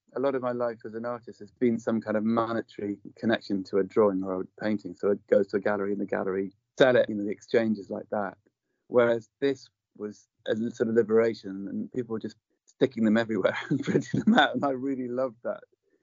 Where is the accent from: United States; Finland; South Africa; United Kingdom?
United Kingdom; England; And certainly as an English male, I've struggled to be weak and be open about the things that concern me.